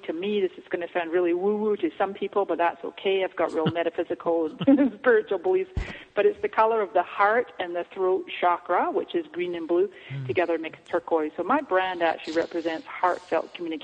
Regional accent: Scotland, United Kingdom; moved away as an adult; I came to this country from Scotland in 99

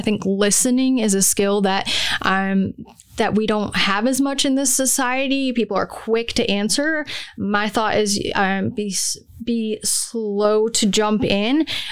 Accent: Pennsylvania, United States; I'm from Northeastern Pennsylvania. So that was at Montrose Area Junior Senior High School.

